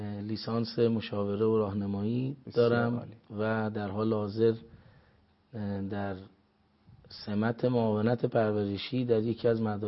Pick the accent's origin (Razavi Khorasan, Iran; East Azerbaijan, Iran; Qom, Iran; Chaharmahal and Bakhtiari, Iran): Qom, Iran; اصالتاً اهل قمم.